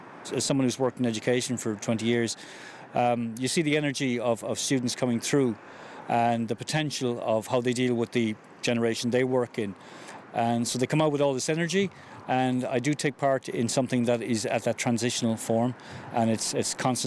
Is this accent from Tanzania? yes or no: no; Connacht, Ireland; now in Limerick, Ireland; I'm from Mayo, I'm from the country of Mayo